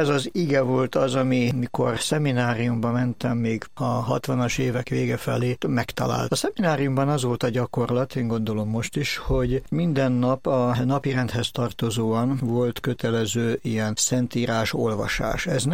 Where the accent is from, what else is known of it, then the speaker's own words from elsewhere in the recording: Budapest, Hungary; Budapest egyik külső részén a 11. kerületben születtem, nőttem föl